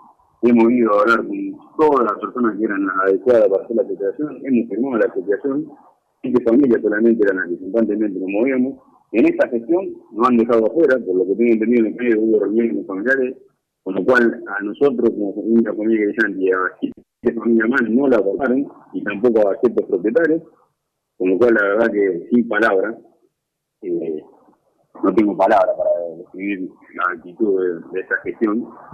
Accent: Arteaga, Santa Fe, Argentina; Se va a replicar el mismo acto que se hace acá, en Rosario, se va a hacer en Arteaga.

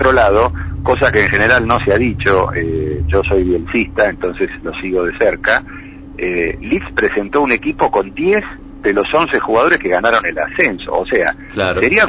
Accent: Argentina; con la pérdida de futbolistas de alto nivel que tenemos como buen país sudamericano productor de materia prima que somos, ¿no? Sería otro el fútbol argentino

